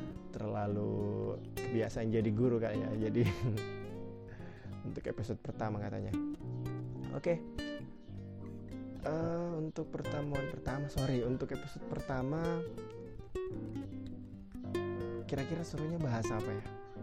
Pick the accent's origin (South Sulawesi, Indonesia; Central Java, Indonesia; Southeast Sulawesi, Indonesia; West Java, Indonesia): South Sulawesi, Indonesia; Untuk daerah saya, daerah Sulawesi Selatan